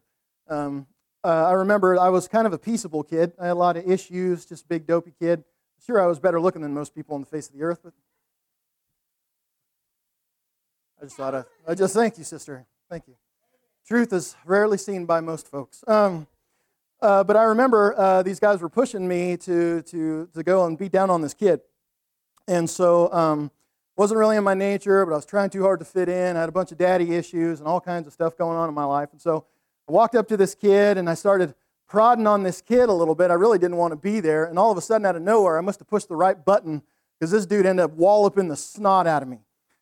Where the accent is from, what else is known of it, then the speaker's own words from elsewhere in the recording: California, United States; I grew up in Southern California off and on, and we lived in a pretty rough neighborhood in this one spell.